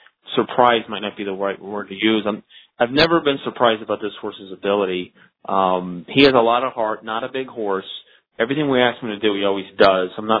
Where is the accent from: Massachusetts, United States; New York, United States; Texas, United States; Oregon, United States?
New York, United States; even though I'm based in New York and I'm born and raised in New York